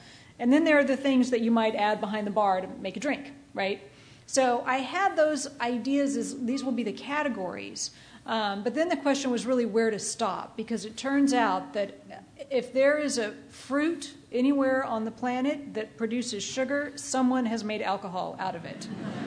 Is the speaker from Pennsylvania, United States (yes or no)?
no; California, United States; And I'm from California, right?